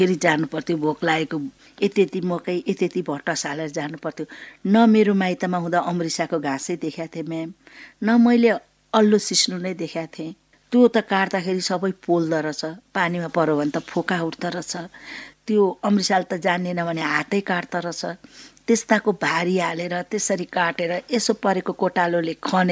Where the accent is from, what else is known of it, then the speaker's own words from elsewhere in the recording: Rattamai, Koshi Province, Nepal; born there; र मेरो जन्म रत्तमाई नगरपालिकामा भएको हो, मोरङ।